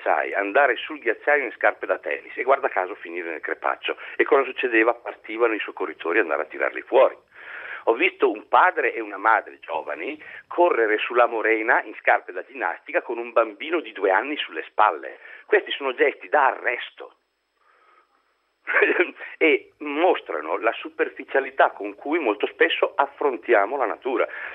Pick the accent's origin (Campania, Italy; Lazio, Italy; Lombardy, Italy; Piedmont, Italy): Lombardy, Italy; Ponte di Legno; born there; now in Lodi, Italy; io sono nato a Ponte di Legno, in montagna